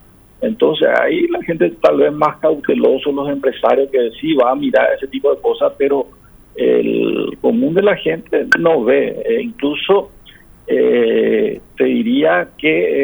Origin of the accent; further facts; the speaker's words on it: Paraguay; ¿Para qué somos paraguayos